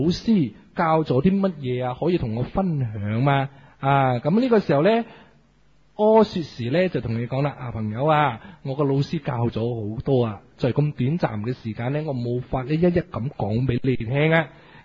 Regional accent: China; 就系我哋中国人所讲嘅木莲救母呢个主角啦。

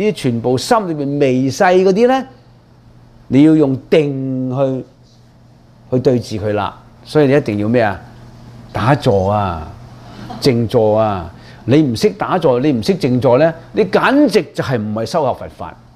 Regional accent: China; now in Canada; 咁有啲人點解你我哋華僑中國人冇嚟啊？

